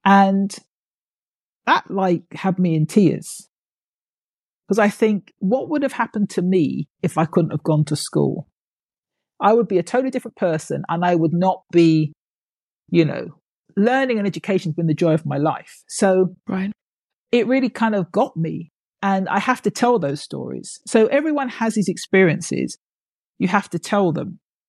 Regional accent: United Kingdom; I'm like, I'm British. I hate talking about myself.

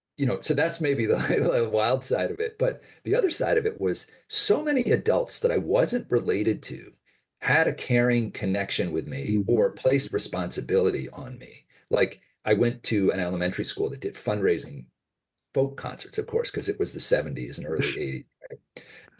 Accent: Amherst, Massachusetts, United States; now in Manhattan, United States; I grew up in Amherst, Massachusetts, on a street that was right next to UMass, like the most densely populated square quarter mile in the world

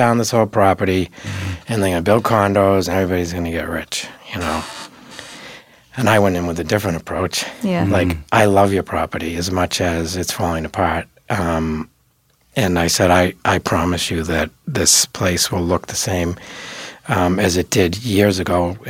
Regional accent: Falmouth, Massachusetts, United States; Even though I grew up in Falmouth and North Falmouth area, I didn't really know anybody.

